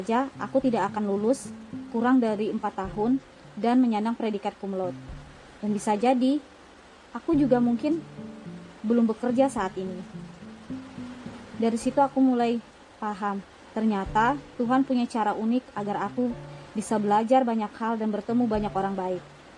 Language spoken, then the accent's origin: Indonesian; Palangkaraya, Central Kalimantan, Indonesia; born there; aku hanya diperbolehkan kuliah di kota kelahiranku saja, yaitu Palangkaraya.